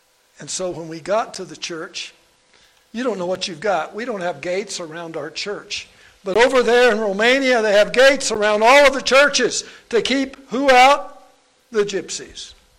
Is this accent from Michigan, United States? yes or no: no; Kentucky, United States; the way I grew up having it happen when I grew up in Kentucky. And it reminded me so much of home